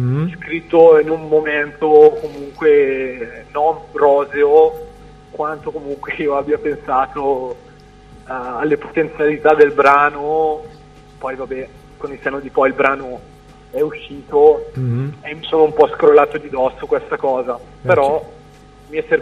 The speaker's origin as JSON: {"language": "Italian", "town": "Bergamo", "region": "Lombardy", "country": "Italy", "said": "io vengo da Bergamo, un paesino in provincia di Bergamo."}